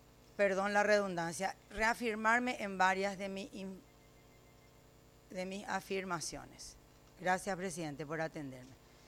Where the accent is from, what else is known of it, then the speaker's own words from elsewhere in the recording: Paraguay; Yo soy paraguaya, con orgullo, posiblemente descendiente de nativos de esta tierra, posiblemente descendiente de indígenas, con orgullo. Y lastimosamente con una mitad de sangre española que yo no pedí